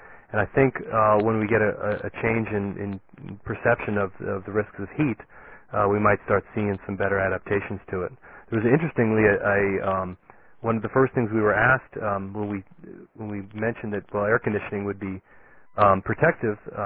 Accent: Florida, United States; I'm from Florida. This is what we can't live without air conditioning.

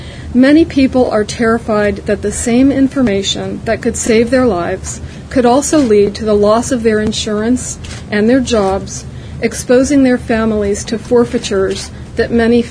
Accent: Oakton, Virginia, United States; I'm from Oakton, Virginia. I drove here. Outside of Vienna, last stop on the Orange Line.

